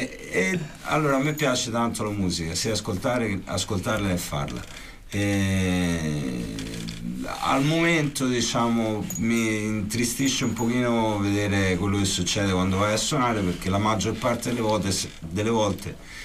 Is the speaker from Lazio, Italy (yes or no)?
yes; Rome, Lazio, Italy; Allora, io vengo da Roma e si sente, quando si sono sente arrivato a Firenze, mi beccavano subito, poi ho capito perché.